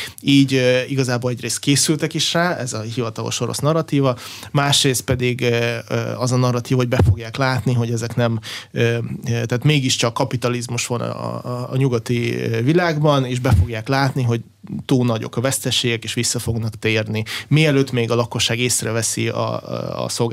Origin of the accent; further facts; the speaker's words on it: Minsk, Belarus; Hungarian is a second language; moved away; Minszből származom